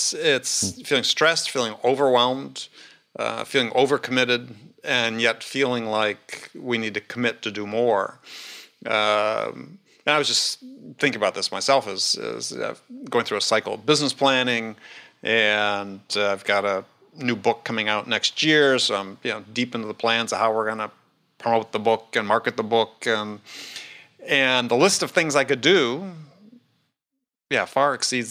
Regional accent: Wisconsin, United States; I almost ended up growing up in Knoxville instead of Wisconsin.

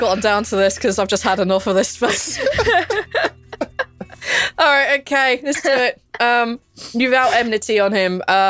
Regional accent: England, United Kingdom; My life, I'm English.

